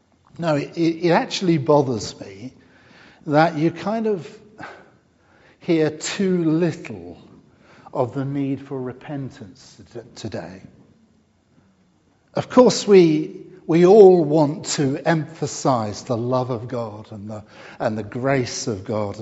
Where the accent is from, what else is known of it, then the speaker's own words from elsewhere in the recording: Poole, South West England, United Kingdom; When I first became a Christian as a teenager, in my hometown of Poole in Dorset